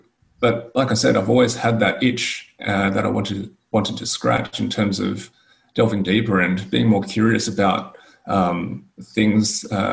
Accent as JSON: {"language": "English", "town": "Sydney", "region": "New South Wales", "country": "Australia", "tie": "born or raised there", "said": "I was born and raised here in Sydney, Australia. And I'm first generation Australian-born Chinese. So my parents immigrated from Hong Kong in the late 70s, early 80s."}